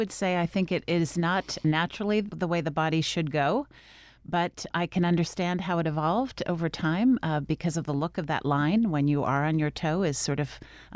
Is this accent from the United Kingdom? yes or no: no; Bethesda, Maryland, United States; also born or lived in Milan, Italy; I grew up in Bethesda, Maryland, the suburb of Washington, D.C., but I had 5 years in my growing up that I spent in Milan, Italy.